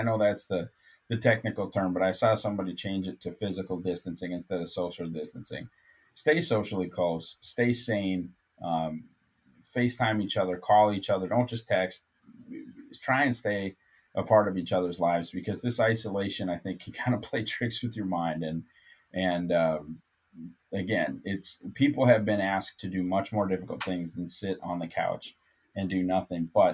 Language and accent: English; North Dakota, United States; So, I mentioned a million times I'm from North Dakota. We didn't have a pro sports team, so I don't have what you would call regionally loyal sport.